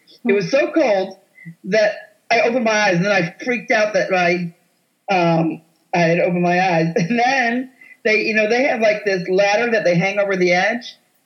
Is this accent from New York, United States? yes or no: yes; Buffalo, New York, United States; I'm from Buffalo, New York, and we survive all things.